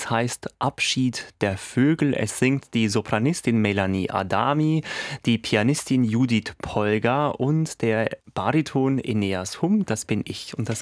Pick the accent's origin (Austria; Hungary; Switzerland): Switzerland; ich habe da ganz schweizerisch-demokratisch, wo ich herkomme, werde ich das Publikum abstimmen lassen